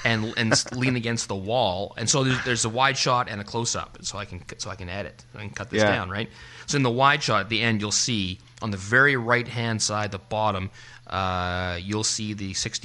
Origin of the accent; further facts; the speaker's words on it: Canada; Well, of course we're lumberjacks. We're Canadian.